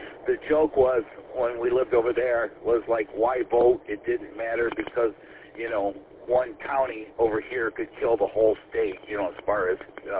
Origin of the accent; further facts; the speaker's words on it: Michigan, United States; So, my hometown of Wop Wop, Michigan, does the same thing.